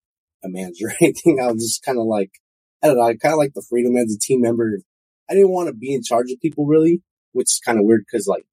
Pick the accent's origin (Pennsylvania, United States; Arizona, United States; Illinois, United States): Arizona, United States; We're from Arizona. My mom's from New Mexico. My dad's from Arizona, but we lived in Arizona.